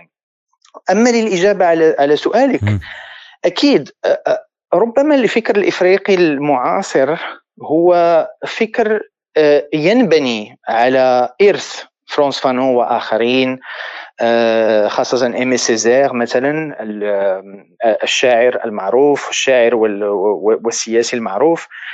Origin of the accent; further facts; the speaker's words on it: Morocco; فأنا مثلا يعني كمغربي